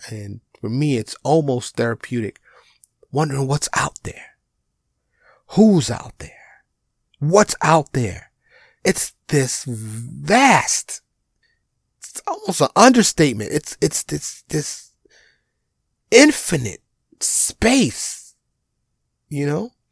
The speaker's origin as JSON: {"language": "English", "region": "New York", "country": "United States", "tie": "born or raised there", "said": "I remember when I was young, living in New York, born and raised in New York, of course, going to the Hayden Planetarium."}